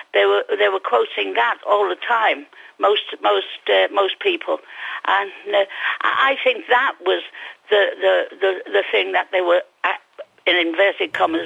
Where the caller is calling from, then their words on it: Valencian Community, Spain; again from the Costa Blanca.